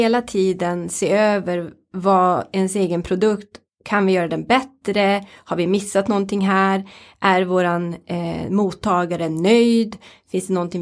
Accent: Norrland, Sweden; min norrländska liksom ärligheten som ligger i grunden

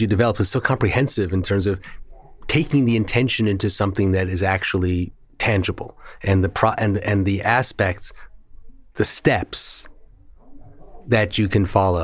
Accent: New York, United States; accent: New York; Sorry. This is the New York in me. Data.

